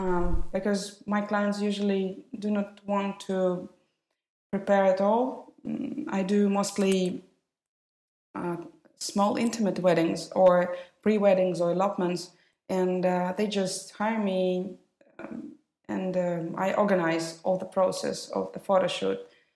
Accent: Moscow, Russia; born there; English is a second language; I'm a Russian wedding photographer. I was born in Moscow. I'm 34.

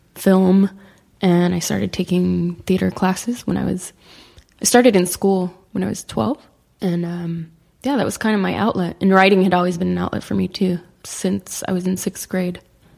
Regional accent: Sacramento, California, United States; now in Los Angeles, United States; I grew up in Sacramento, which is like 5.5-6 hours from here. It's a very different place than LA.

